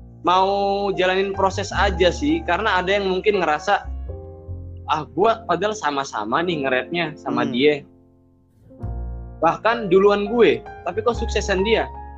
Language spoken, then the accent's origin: Indonesian; Cirebon, West Java, Indonesia; now in Jakarta, Indonesia; jadi gua ini dari Cirebon ya, datang ke Jakarta itu bener-bener struggle